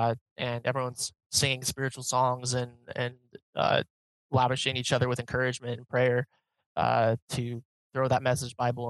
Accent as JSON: {"language": "English", "town": "Phoenix", "region": "Arizona", "country": "United States", "tie": "born or raised there", "said": "He planted a church here in my hometown of Phoenix."}